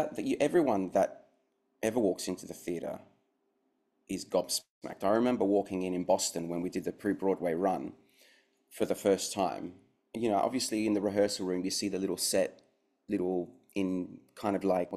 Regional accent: Australia; Obviously, so I grew up in Australia. I'm Australian, and the film was a massive thing.

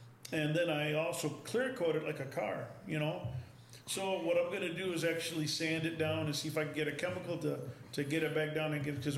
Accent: Michigan, United States; back in the day when I was growing up in Michigan, I remember Tonka was also a big name.

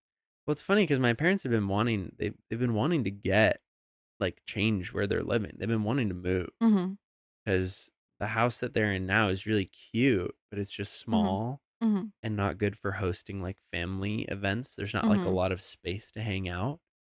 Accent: Idaho, United States; growing up in Idaho is so funny because, like, I don't know. I'm glad that I grew up in the years that I did

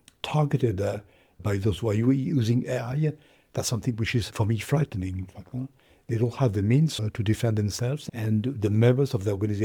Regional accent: France; I grew up in France.

